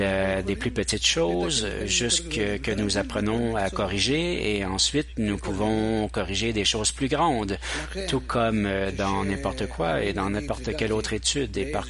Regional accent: Chile; French is a second language; moi-même je viens du Chili de l'Amérique du Sud

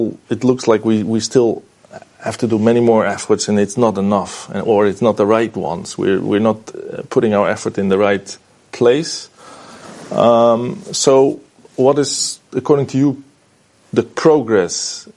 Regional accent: Netherlands; English is a second language; I'm from Holland.

